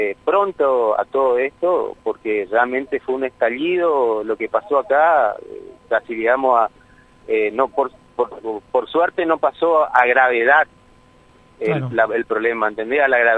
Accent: Argentina; somos argentinos y creo que tenemos los mismos derechos que todos los ciudadanos del país

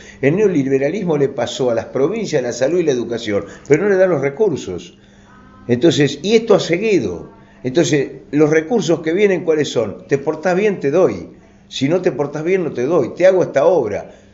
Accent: Santa Fe, Argentina; Yo vengo de una provincia de Santa Fe

